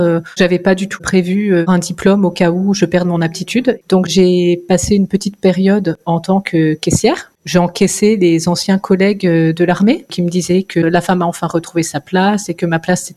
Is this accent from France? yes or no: yes; Auvergne-Rhône-Alpes, France; J'ai grandi en Auvergne, donc à proximité des volcans.